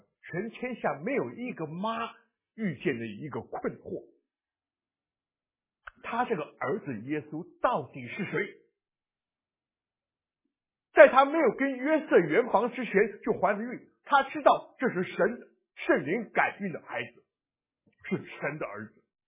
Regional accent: Taiwan; 我们小时候在台湾

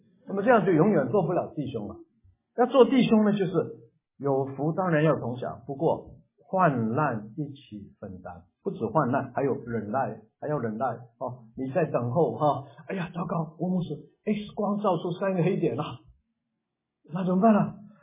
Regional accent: China; 我们中国人也有一句这样的话嘛

